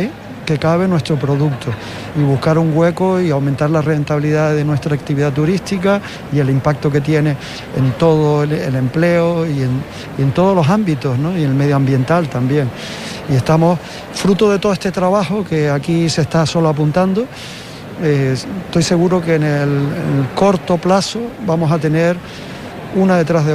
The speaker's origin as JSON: {"language": "Spanish", "region": "Canary Islands", "country": "Spain", "said": "somos los canarios y los españoles básicamente los que llevamos la mascarilla"}